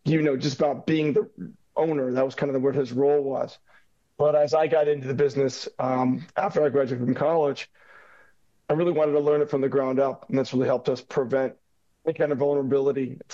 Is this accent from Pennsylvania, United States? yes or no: yes; Pennsylvania, United States; I grew up in suburban Philadelphia, and I'm the fifth of six children.